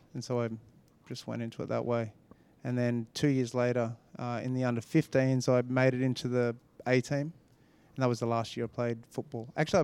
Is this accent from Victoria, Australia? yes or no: no; Brisbane, Queensland, Australia; so it just so happened that we grew up in the Fortitude Valley.